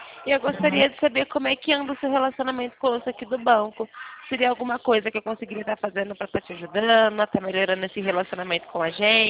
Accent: Campinas, São Paulo, Brazil; eu sou aqui de Campinas

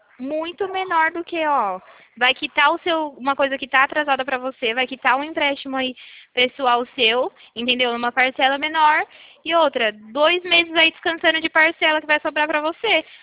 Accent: Pirassununga, São Paulo, Brazil; Eu sou aqui do interior de São Paulo.

